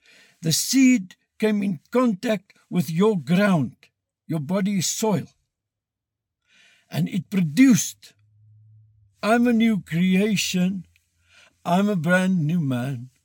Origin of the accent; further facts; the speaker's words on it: South Africa; I'm a South African. It's in my ID book. I can burn that ID book. I can do whatever I want with it. But that's my ID. And I got it by being born in South Africa.